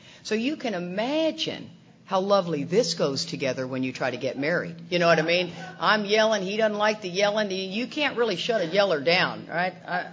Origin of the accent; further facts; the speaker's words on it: Texas, United States; I didn't say I was from the South. I'm from Texas. How difficult is that? It's Texas. Texas is Texas.